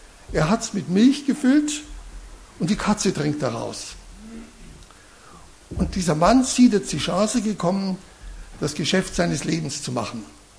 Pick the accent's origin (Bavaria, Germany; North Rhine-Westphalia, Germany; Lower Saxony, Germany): Bavaria, Germany; Peiting; Meine Frau Regina und ich, wir kommen aus Peiting, das ist im westlichen Teil des Landkreises. Man spricht da nicht mehr oberbayerisch, sondern schon etwas schwäbisch, ein bisschen anders.